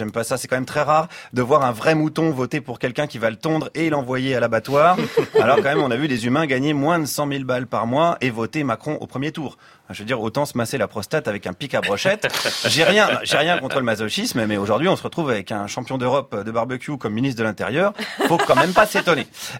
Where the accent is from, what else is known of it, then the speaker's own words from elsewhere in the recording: Bourgogne-Franche-Comté, France; Alors moi, attention, moi, j'ai vécu mon enfance en Haute-Saône